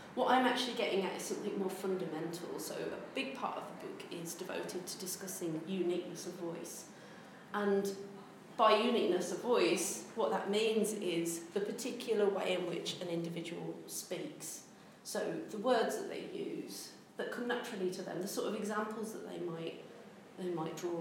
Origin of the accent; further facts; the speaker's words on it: West Midlands, United Kingdom; accent: Brummie; It's the trace of Brummie in my own accent there that comes from that particular history.